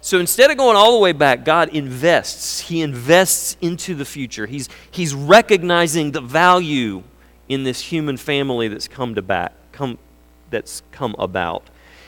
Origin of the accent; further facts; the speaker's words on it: the South, United States; because I grew up in the South